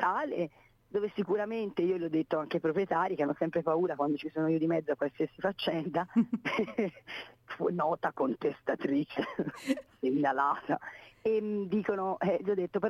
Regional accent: Venice, Veneto, Italy; now in Siena, Italy; Io vengo da Venezia, una città brutta, e sono venuta a vivere in un'altra città brutta.

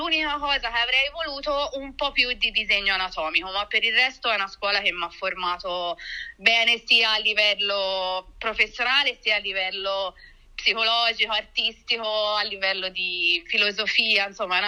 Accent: Volterra, Tuscany, Italy; io vengo da Volterra

